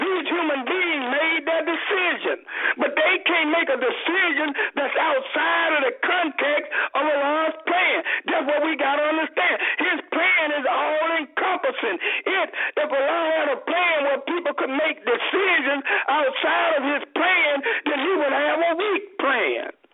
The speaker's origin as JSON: {"language": "English", "region": "the South", "country": "United States", "said": "Now, I'm from the South."}